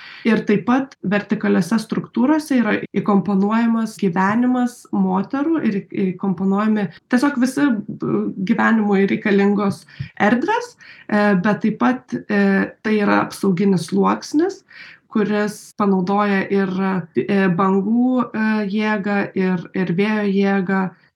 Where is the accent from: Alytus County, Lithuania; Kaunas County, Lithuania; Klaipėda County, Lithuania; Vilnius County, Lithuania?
Klaipėda County, Lithuania; Klaipėda; aš pati esu iš Klaipėdos ir mačiau šį procesą gyvai, augusi tenai